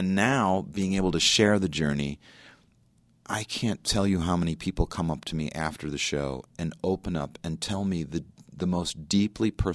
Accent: Chicago, Illinois, United States; I mean, obviously, I'm from Chicago. He's from Chicago, all that, too.

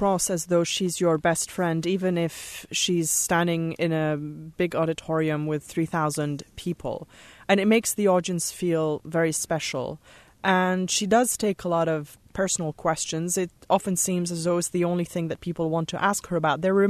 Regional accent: Beirut, Beirut Governorate, Lebanon; now in United States; because I'm from Beirut, I grew up in the Civil War there, and I only moved to the U.S. 5 years ago

